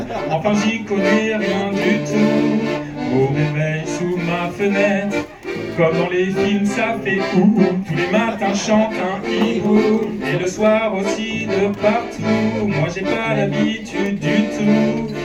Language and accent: French; Paris, Île-de-France, France; il faut savoir que je suis parisien, mais je me suis exilé en Bretagne depuis 3 ans.